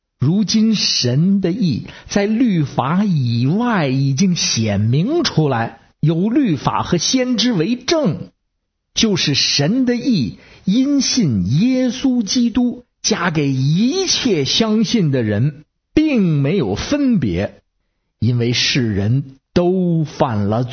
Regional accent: Beijing, China; ，下次我再接着跟您聊。

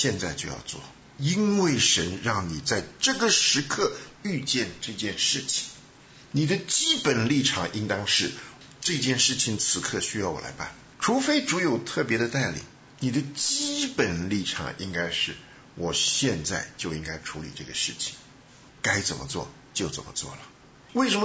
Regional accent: China; 我们中国人无论你从哪里来的

